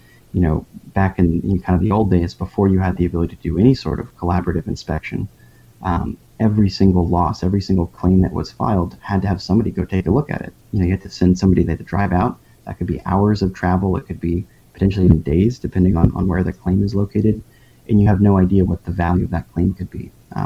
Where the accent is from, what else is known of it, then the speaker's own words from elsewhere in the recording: Houston, Texas, United States; I grew up in Houston, and so obviously Houston was kind of like the right smack in the middle of where those storms hit.